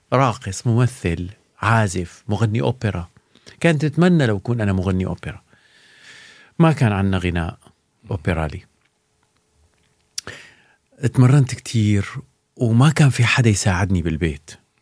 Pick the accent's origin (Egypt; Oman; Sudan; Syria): Syria; Damascus, Damascus Governorate; born there; ولدت أنا بدمشق بحي سوق ساروجة، والدي مدرس لغة عربية، أمي سيدة منزل، عائلة والدي يعني من الريف، عائلة أمي تسكن بالمدينة.